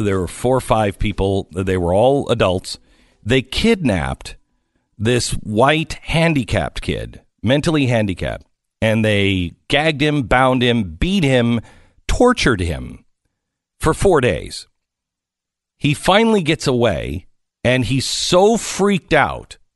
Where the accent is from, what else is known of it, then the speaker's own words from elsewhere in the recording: Seattle, Washington, United States; the reason why I ask, I'm from Seattle.